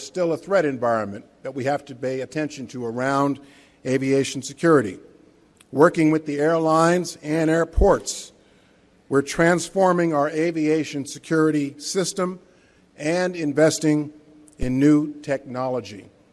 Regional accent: New York City, New York, United States; I am a New Yorker, present in Manhattan 15 years ago on that day, which happens to be my birthday

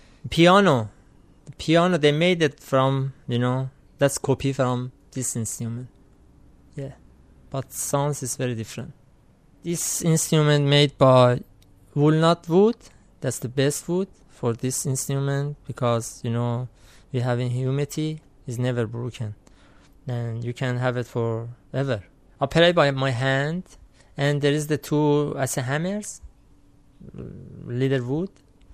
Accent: Iran; moved away; I'm from Iran. I came here 2016

